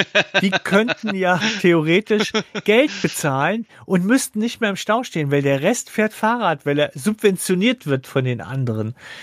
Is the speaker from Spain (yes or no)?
no; Swabia, Germany; Ich, ich komme ja aus dem Schwabenland.